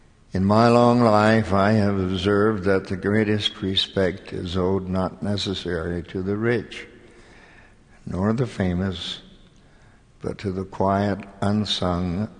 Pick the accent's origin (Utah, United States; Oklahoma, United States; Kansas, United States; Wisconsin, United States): Utah, United States; Cottonwood; When I was growing up in the Cottonwood area of Salt Lake County, it was a rural part of the valley.